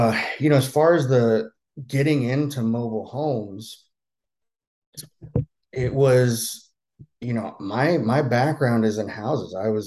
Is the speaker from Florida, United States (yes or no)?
yes; Florida, United States; So I'm from the Northeast Florida area